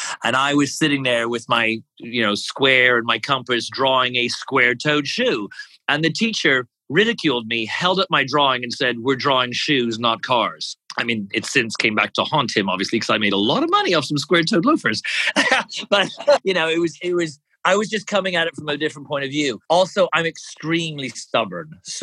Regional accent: Canada; oh, I'm Canadian.

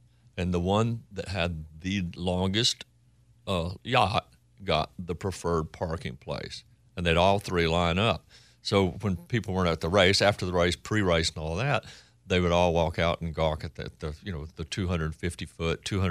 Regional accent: Coleman, Texas, United States; I would say I was born in Texas, and I spent more time there than any other place.

